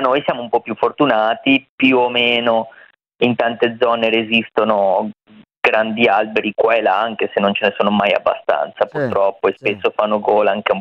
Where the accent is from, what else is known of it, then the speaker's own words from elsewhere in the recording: Genoa, Liguria, Italy; dalle mie parti a Genova in dialetto è belua